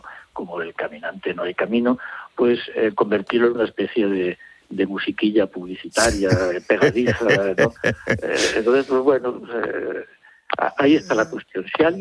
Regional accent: Spain; la realidad, digamos, nacional como país, como españoles

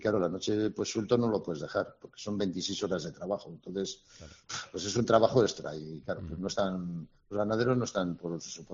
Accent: Garde, Navarre, Spain; en la zona de mi pueblo, de Garde

